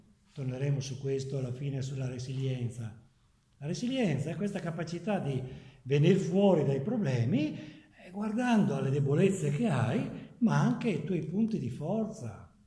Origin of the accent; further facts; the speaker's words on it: Vicenza, Veneto, Italy; io sono vicentino, quindi i vicentini sono così e via dicendo